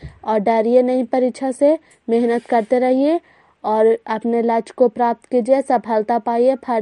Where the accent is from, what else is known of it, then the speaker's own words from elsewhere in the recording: Nalanda, Bihar, India; ग्राम बैरीगंज, post मकरौता, जिला नालंदा की निवासी हूँ।